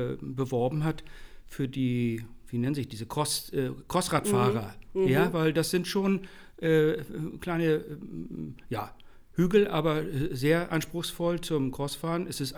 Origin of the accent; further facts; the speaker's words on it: Hamburg, Germany; Ich komme ursprünglich aus Fuhlsbüttel, habe dann eine Zeit lang in Wellingsbüttel gewohnt und wohne jetzt seit vielen Jahren, seit 2006 genau, in den Harburger Bergen, so nennen wir hier in Hamburg